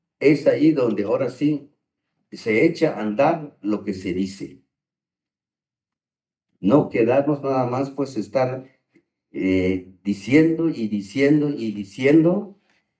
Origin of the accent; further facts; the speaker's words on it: Mexico; Pero somos lo mismo, somos pueblo de México.